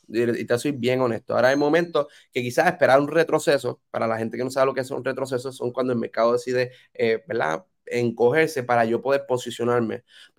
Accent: Puerto Rico; un cuento triste como típico boricua a un amigo

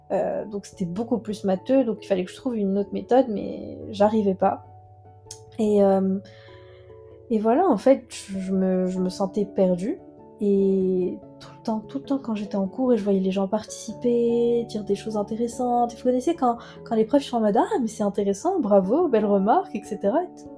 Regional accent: Morocco; Que moi, en tant que Tunisienne, donc j'ai grandi au Maroc

